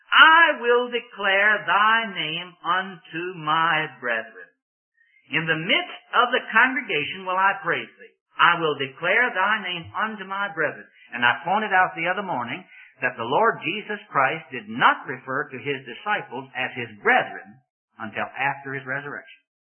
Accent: Virginia, United States; it happened back in my home state of Virginia.

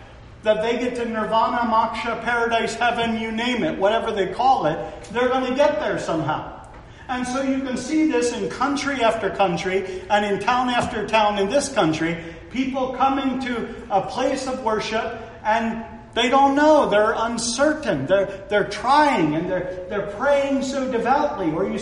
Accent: Pennsylvania, United States; Oh, I'm from Pennsylvania.

